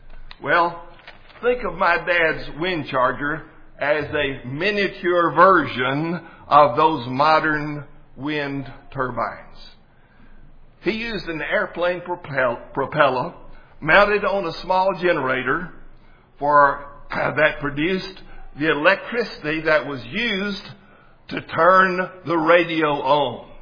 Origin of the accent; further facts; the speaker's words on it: Texas, United States; Well, most of you know by now that I grew up out in West Texas, about 200 miles west of here, and that was before there was television.